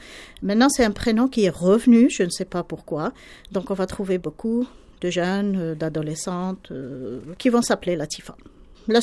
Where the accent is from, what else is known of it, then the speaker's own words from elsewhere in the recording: Morocco; first language Arabic; French is a second language; now in Canada; Je suis marocaine. Je vis ici, puis je suis canadienne. Mon prénom a une signification dans mon langage maternel, donc l'arabe.